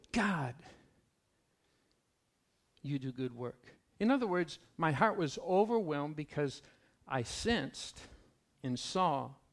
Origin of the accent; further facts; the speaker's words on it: Michigan, United States; It's in my hometown of Michigan.